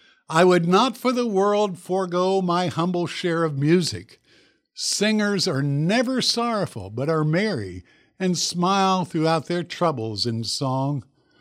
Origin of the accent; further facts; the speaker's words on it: Oak Ridge, United States; I grew up in Oak Ridge, and I remember our pastor at the time, Pastor Julius Kemple